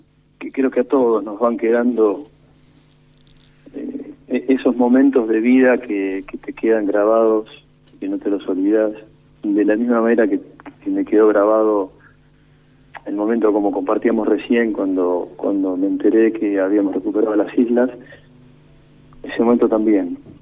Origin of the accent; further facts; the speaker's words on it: Quilmes, Buenos Aires Province, Argentina; Y yo vivía en Quilmes, porque yo nací en Quilmes.